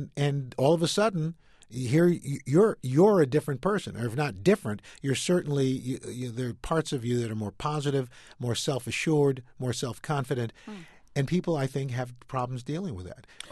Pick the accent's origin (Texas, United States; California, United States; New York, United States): New York, United States; Queens; And look, I'm a kid from Queens.